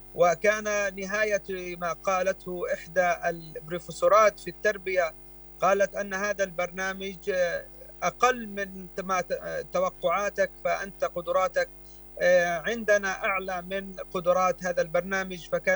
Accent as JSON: {"language": "Arabic", "country": "Palestine", "said": "وبالتالي بدأت في نقطة انطلاق أننا كفلسطينيين لنا هوية ولنا وجود قبل أن يتم وجود أي كيان آخر مقتصب لبلادنا."}